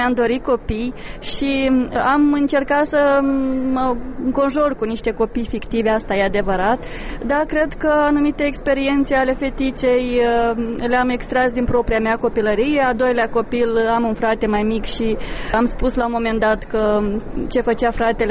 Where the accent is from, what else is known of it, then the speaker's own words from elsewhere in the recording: Moldova; accent: Moldovan dialect; sunt reprezintă aici Moldova și România și dialectul meu moldovenesc poate trezi un anumit interes pentru țara noastră